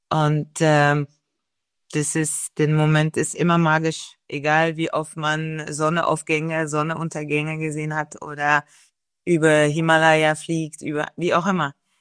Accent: Paris, Île-de-France, France; German is a second language; Ich bin in Frankreich geboren, in Paris geboren, aufgewachsen. Werde 48 in 2 Monaten.

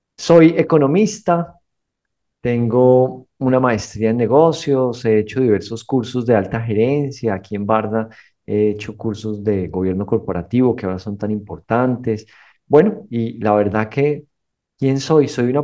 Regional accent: Bogotá, Colombia; Nací en Bogotá, que es la capital de Colombia, y toda la vida viví allá. Nos dicen rolos a los que nacemos allá.

